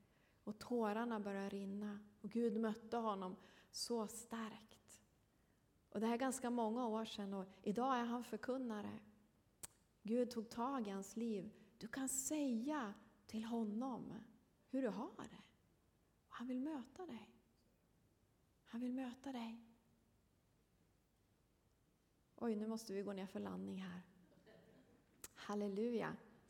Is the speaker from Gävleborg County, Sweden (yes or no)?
yes; Söderhamn, Gävleborg County, Sweden; jag kommer från Hälsingland, ni kanske hörde på dialekten. Så jag kommer från ett samhälle som heter Söderhamn, som ligger 8 mil norr om Gävle.